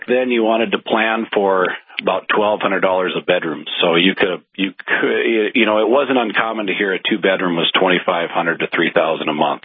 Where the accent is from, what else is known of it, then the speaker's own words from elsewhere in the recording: Williston, North Dakota, United States; You know, I grew up in Williston, and when I graduated in the early 90s, I did what most young professionals did. You moved away because there wasn't a lot of opportunity.